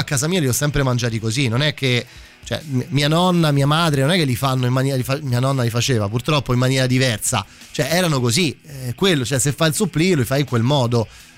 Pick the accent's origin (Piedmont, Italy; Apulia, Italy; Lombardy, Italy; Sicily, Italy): Piedmont, Italy; Vabbè che siamo piemontesi, ma sto prendendo in considerazione il divorzio su sta cosa.